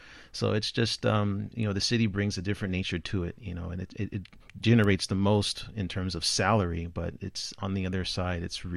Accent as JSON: {"language": "English", "region": "California", "country": "United States", "said": "I'm from California, and we really don't have a subway system at all."}